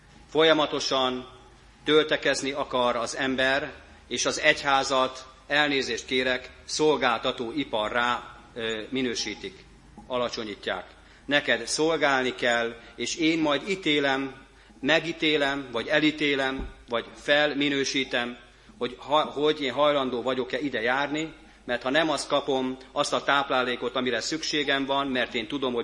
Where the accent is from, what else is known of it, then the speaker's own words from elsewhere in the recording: Gödöllő, Pest, Hungary; also born or lived in Germany; szerettem 2014-ben is magyarnak lenni, amikor kint éltem Németországban. És soha nem mondtam azt, hogy nekem az, hogy gödöllői vagyok, az az első, és utána az, hogy én európai vagyok. Mert közben ott volt az, hogy magyar is vagyok.